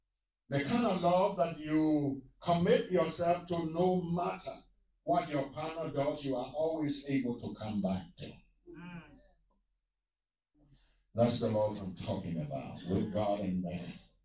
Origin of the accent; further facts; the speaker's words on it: Liberia; when I was growing up in Liberia, we used to go look for work.